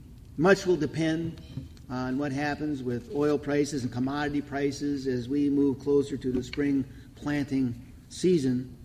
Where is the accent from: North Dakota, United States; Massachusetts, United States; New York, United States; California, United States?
North Dakota, United States; In North Dakota, my home state, exports account for 50% of the agriculture production.